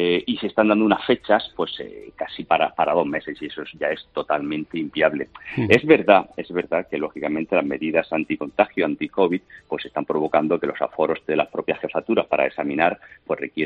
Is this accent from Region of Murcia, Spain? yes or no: yes; Murcia, Region of Murcia, Spain; yo soy de Murcia, en Murcia ahora con el tema de educación